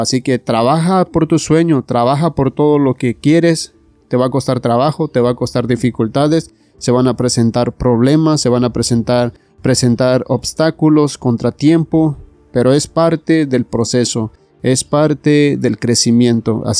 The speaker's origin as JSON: {"language": "Spanish", "country": "Mexico", "said": "En México, yo soy de México"}